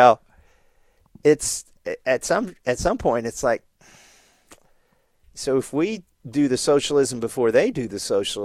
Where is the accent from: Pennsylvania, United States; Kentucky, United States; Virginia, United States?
Kentucky, United States; also born or lived in New Hampshire / Massachusetts; But I grew up in Kentucky, you know, went to MIT, started a business, couldn't stand, frankly, living in Taxachusetts.